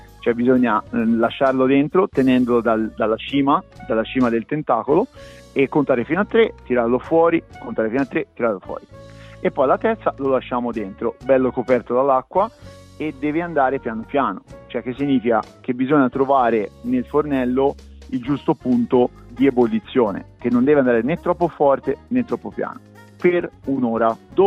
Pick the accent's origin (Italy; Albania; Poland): Italy; Siena, Tuscany; Bisogna grattare del pecorino toscano, sarebbe meglio, perché sono di Siena